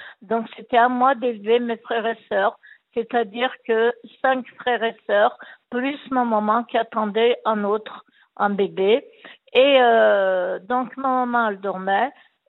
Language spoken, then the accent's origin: French; Agbala, Algeria; born there; Agbala, donc c'est le village où je suis née en Algérie